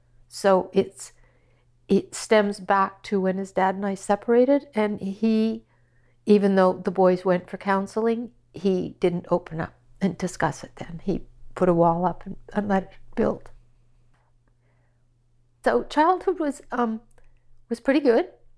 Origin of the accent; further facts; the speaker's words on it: Saskatchewan, Canada; I grew up in Saskatchewan, small town of 100 people, farming community down by the Manitoba-US border. I had a pretty happy childhood. My dad died when I was 13, and so my mom and I moved to Regina.